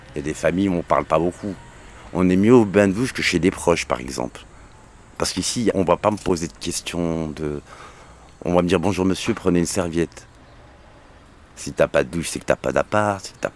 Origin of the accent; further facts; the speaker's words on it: Morocco; now in Lyon, France; il ne va jamais me le donner, je suis un Marocain. J'ai une tête de maghrébin.